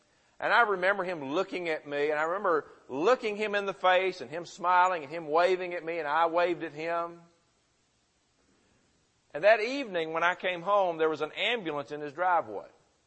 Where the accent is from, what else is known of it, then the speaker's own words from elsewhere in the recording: Murfreesboro, Tennessee, United States; Growing up in Murfreesboro, where we had Middle Tennessee State